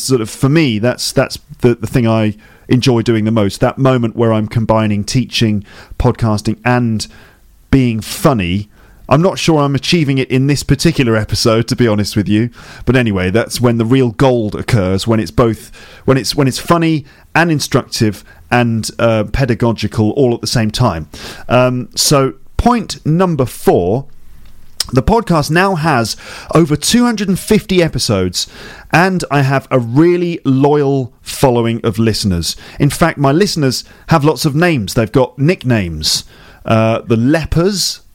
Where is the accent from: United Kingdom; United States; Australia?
United Kingdom; London; now in Paris, France; So I'm a teacher from London. I'm living in Paris at the moment.